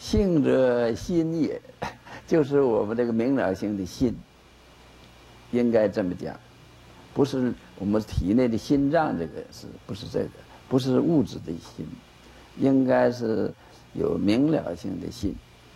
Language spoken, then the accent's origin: Chinese; China; 我看我们中国人可能会接受了这个思想啊。